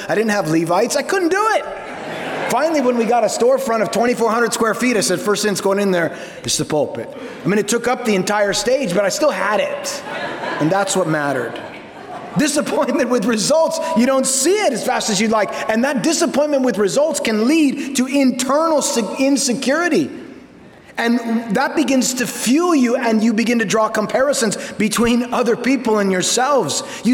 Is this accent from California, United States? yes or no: yes; Costa Mesa, California, United States; I even had, growing up in Costa Mesa, I had one of Chuck's pulpits that he didn't want anymore. And when we moved out to Florida, I said, we're taking the pulpit.